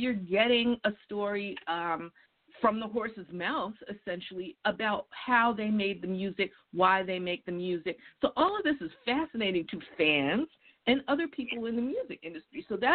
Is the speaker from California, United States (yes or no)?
no; New York City, New York, United States; But I'm also from the South Bronx. So I saw firsthand the beginning of the hip-hop era that started in a lot of dance clubs.